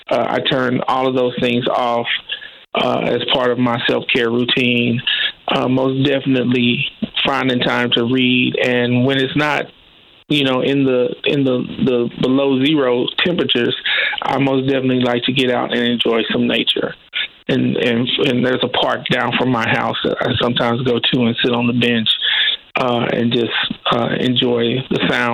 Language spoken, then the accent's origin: English; Kansas City, Missouri, United States; now in St. Louis, United States; because I was born and reared in Kansas City, Missouri, which is on the other side of the state. But after university, I moved to St. Louis.